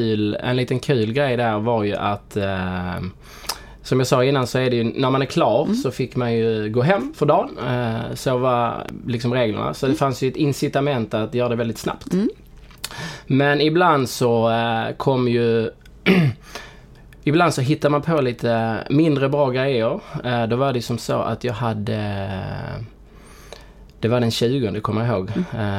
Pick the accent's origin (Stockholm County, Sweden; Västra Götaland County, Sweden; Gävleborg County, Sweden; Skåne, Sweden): Skåne, Sweden; Påarp; Nej, men jag är uppväxt i, som man kanske hör, i Skåne, i en liten by utanför Helsingborg som heter Påarp. Flyttade in till Helsingborg innan ungdomsåren när jag var 13 år.